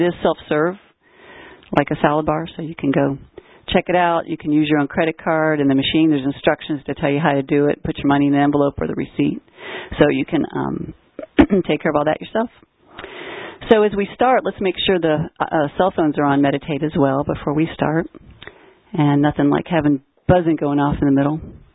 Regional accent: Louisville, Kentucky, United States; born there; I was born in Louisville, Kentucky. Just had the Derby, I think, a couple days ago.

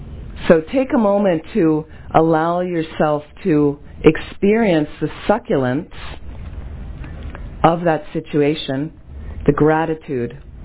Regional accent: United States; and I'm an American. I'm from this culture

